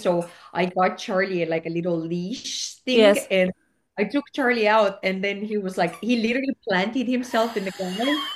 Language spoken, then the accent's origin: English; Estonia; English is a second language; moved away; originally I'm from Estonia and I'm actually from a very similar place like you are actually describing right now. Like I grew up in a very small, like it was a village, like our town nearby had one street light.